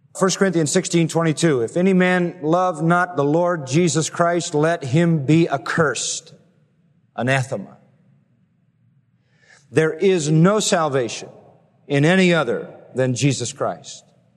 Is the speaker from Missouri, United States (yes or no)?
yes; St. Louis, Missouri, United States; born there; also born or lived in Kansas City; I was born in St. Louis, and then we moved to Kansas City and lived there 4 years.